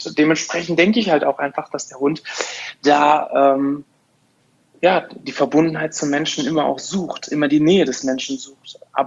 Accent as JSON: {"language": "German", "country": "Afghanistan", "tie": "born or raised there", "moved": "yes", "said": "Ich bin in Afghanistan groß geworden und habe dort mit Straßenhunden die ersten Kontakte und Berührungen gehabt"}